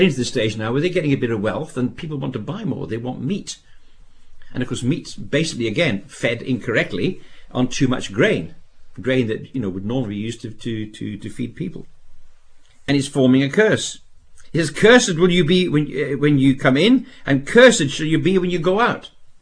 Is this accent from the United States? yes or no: no; Zimbabwe; I was brought up in Rhodesia